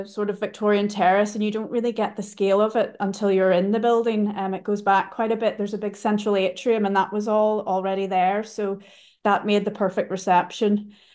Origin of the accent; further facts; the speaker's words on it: Portstewart, Northern Ireland, United Kingdom; moved away; I'm from Port Stewart, so just the town next to where the hotel's located